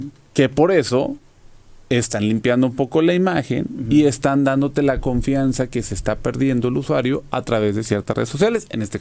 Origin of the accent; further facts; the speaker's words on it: Mexico; como buen mexicano, siempre encontrando cómo darle la vuelta